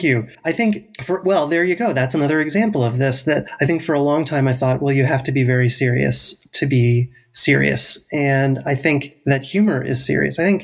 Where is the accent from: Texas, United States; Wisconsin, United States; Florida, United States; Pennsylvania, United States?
Pennsylvania, United States; Philadelphia; I'm an urban person. I grew up in West Philadelphia, and we didn't have a lot of trees, actually.